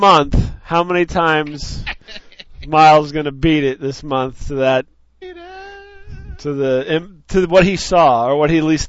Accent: Illinois, United States; We're from Illinois here, so.

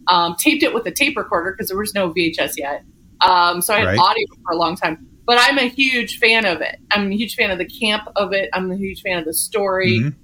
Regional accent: Kansas, United States; also born or lived in Colorado; So I was a farm kid. I was raised in Kansas, born and raised. The second part of my youth, junior high, well, let's just say high school, college was Colorado, but Kansas, I was in a very rural area.

